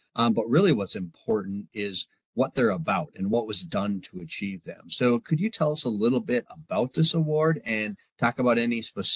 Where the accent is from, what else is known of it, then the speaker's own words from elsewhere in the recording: Minnesota, United States; being that I'm from Minnesota and all.